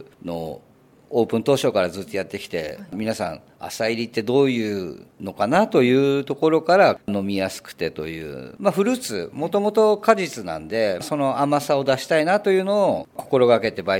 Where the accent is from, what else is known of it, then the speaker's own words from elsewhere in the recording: Tokyo, Japan; 都内で。